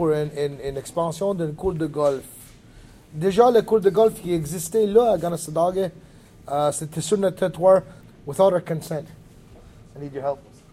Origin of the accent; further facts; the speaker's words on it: Quebec, Canada; J'étais 18 ans quand ça a déclenché. J'étais impliqué depuis que je suis 17 avec la lutte pour la terre chez nous, à Grasse-Dague.